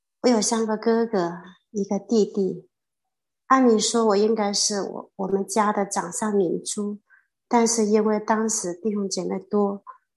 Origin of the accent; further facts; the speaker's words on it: Guilin, Guangxi, China; 我的家乡是在广西桂林。我出生在一个少数民族的一个小山村里，祖祖辈辈都是拜观音菩萨、拜财神的、拜祖宗的